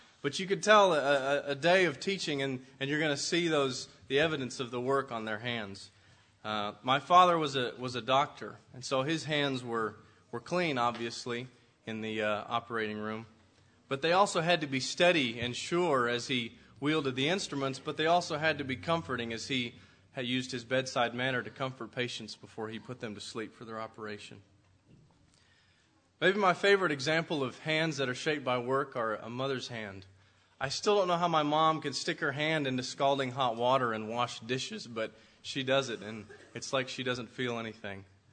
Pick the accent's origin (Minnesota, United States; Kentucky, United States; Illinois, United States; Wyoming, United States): Wyoming, United States; Lander; As a teenager growing up in Lander, Wyoming, heard of the place, Judd?